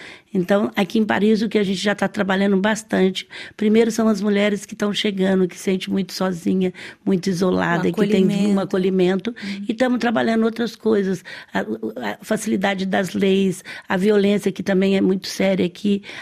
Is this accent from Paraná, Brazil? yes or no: no; Franca, São Paulo, Brazil; accent: mineira; Eu sou do interior de Franca. Franca é a última cidade do estado de São Paulo, então minha pronúncia é bem mineira, é portão, é porteira.